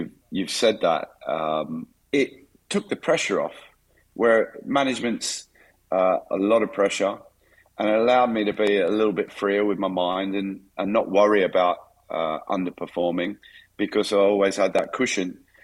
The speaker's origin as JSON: {"language": "English", "town": "Newcastle", "region": "New South Wales", "country": "Australia", "tie": "born or raised there", "said": "I got a call to go back to my hometown side and go and train with them. And that was the age of 34. And I went back to Newcastle in Australia and trained with them."}